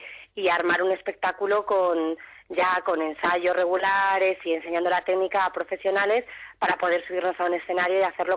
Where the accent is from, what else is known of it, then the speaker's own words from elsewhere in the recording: Spain; Raúl y yo los dos somos españoles